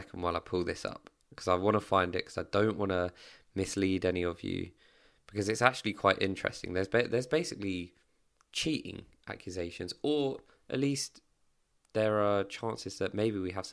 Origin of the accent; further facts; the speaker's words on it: United Kingdom; naturally it's not something I think we'd look at as white British males and think, oh, there's an issue there